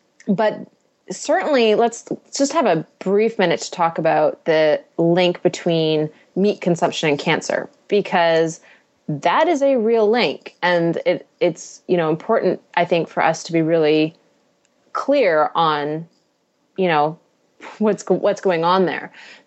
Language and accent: English; Canada; I'm Canadian. Of course I speak French.